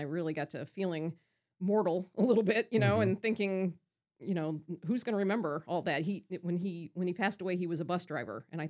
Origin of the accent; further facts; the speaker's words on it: Evansville, Indiana, United States; The southeast side, actually real close to Nativity Catholic Church. We lived next door to the rectory, as a matter of fact.